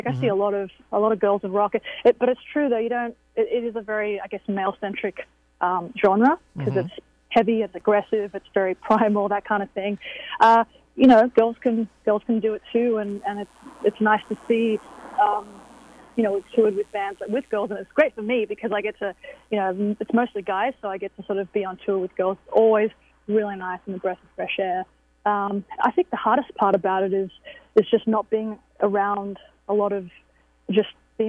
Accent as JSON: {"language": "English", "country": "Australia", "said": "I'm from Australia, and usually it's the opposite."}